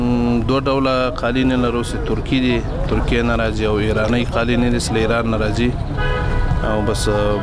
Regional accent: Logar, Afghanistan; زه د لوګر ولایت اوسیدونکی یم.

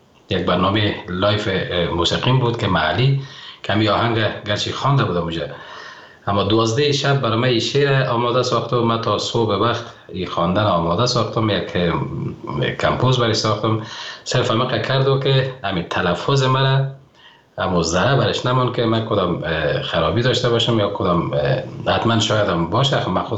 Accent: Afghanistan; افغانستان نازنینم که من خاک وطنم مثل زر است برای من

